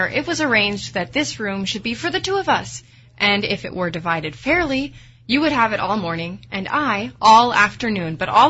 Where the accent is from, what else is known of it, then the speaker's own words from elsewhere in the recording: Baltimore, Maryland, United States; I'm from Baltimore, Maryland.